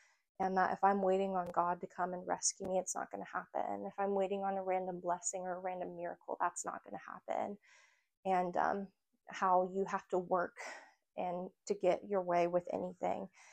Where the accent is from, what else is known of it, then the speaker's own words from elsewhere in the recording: Indiana, United States; now in California, United States; I was going to leave California and go back to Indiana, go back to my hometown.